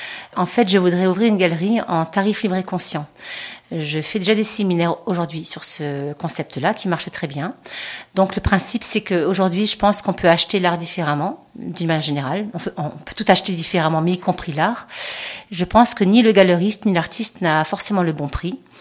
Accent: Strasbourg, Grand Est, France; j'ai ouvert mon premier atelier à Strasbourg puisque je suis strasbourgeoise.

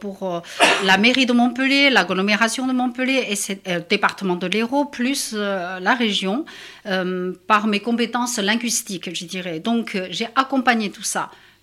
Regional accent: Chengdu, Sichuan, China; born there; French is a second language; Je suis née à Chengdu. J'ai étudié à 300 km plus loin, dans la ville de Chongqing, une grande métropole qui faisait partie de la province du Sichuan. Alors, après mes études, je suis devenue professeure dans l'école polytech de Chengdu, où j'ai enseigné le français.

